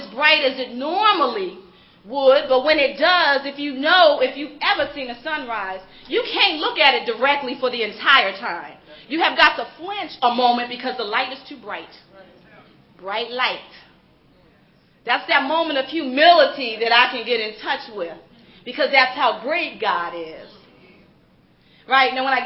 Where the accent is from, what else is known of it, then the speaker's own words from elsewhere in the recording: Newark, New Jersey, United States; I'm from Newark, New Jersey.